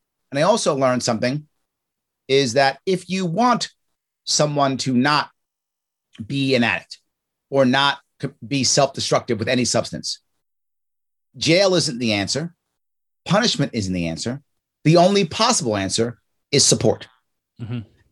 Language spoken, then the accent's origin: English; New York City, New York, United States; Me growing up in New York City as a kid, I grew up in a poor neighborhood. Grew up in the Bronx, South Bronx in the 70s and 80s.